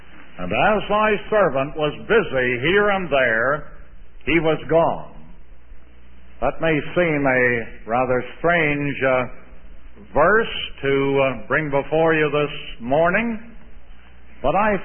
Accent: Canada; now in United States; Well over 30 years ago, as a Canadian citizen, I swore my allegiance to this country.

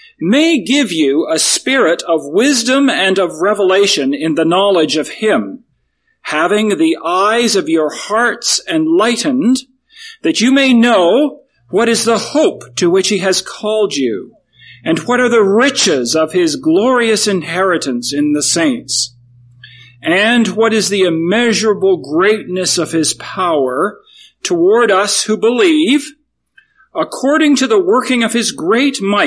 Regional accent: Canada; And I love winter. I'm from Canada.

